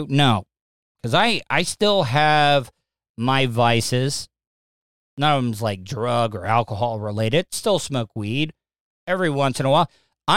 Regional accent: DeLeon Springs, Florida, United States; We only had one bathroom growing up in DeLeon Springs.

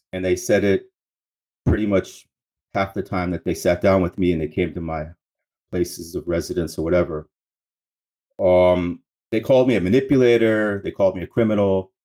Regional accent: Brookline, Massachusetts, United States; And so I'm from Boston. I'm from Brookline. I grew up right next door to the Brookline Country Club. Very quiet neighborhood.

